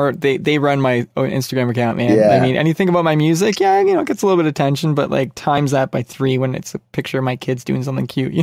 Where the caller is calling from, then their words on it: Canada; I'm so Canadian. Speaking of also, which, of course, that means I'm coming in from Canada.